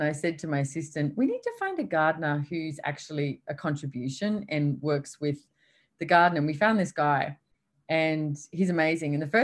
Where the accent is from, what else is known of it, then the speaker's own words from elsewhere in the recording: Sydney, New South Wales, Australia; So, I grew up in Sydney and Port Hacking River.